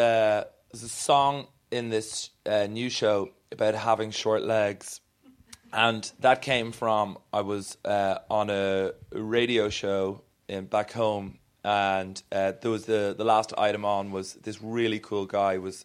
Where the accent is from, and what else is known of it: Ireland